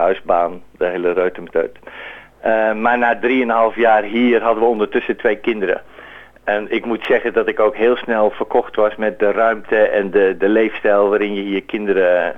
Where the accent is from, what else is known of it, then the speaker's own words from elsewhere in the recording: Netherlands; Dat wij het als Nederlanders het leuker vinden om echt even onze mouwen op te stropen en ervoor te gaan.